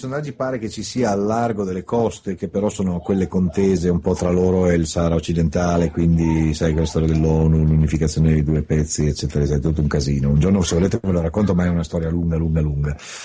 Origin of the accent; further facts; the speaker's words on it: Emilia-Romagna, Italy; io che sono emiliano